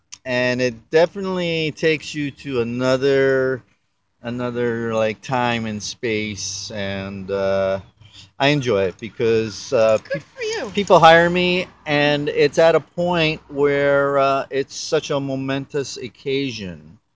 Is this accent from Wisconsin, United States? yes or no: no; Manhattan, New York, United States; I'm from Manhattan.